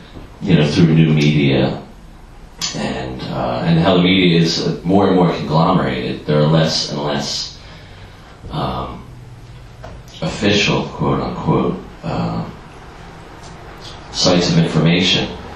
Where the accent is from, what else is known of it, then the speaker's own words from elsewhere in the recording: Philadelphia, Pennsylvania, United States; Where I'm from, geographically and ethnically, I grew up in Southwest Philadelphia, and I grew up during the busing era